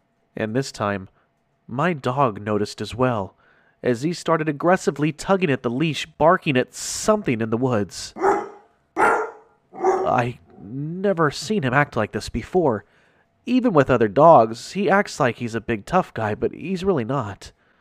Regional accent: Waco, Texas, United States; I'm born and bred in Waco, Texas, which is south of Fort Worth.

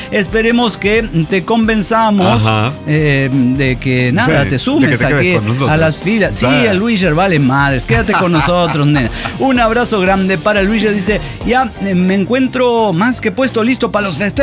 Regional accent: Tijuana, Baja California, Mexico; Yo soy de Tijuana, vengo aquí con la bandera.

